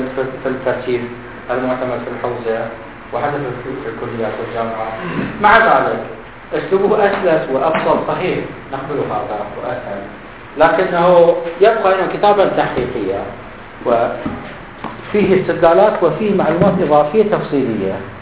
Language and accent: Arabic; Iraq; first language ku; Arabic is a second language; أنا لست عربية، قلت لكم أنا كردي الأصلي والنسبي، عربي الثاني والأدبي، فالمدارس الابتدائية والمتوسطة والإعدادية درسنا باللغة العربية في العراق